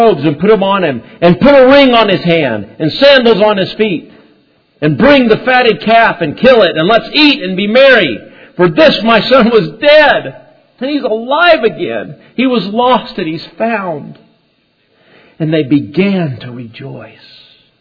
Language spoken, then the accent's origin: English; Honduras; So I grew up in Honduras, and I love soccer. I grew up playing soccer.